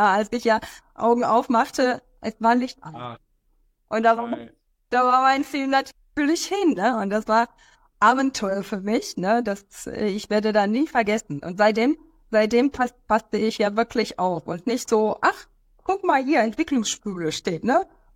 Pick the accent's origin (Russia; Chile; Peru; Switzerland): Russia; Siberia; moved away as an adult; also born or lived in Kazakhstan / Moscow, Russia; now in Germany; Gelebt in Sibirien, wo minus 50 im Winter war.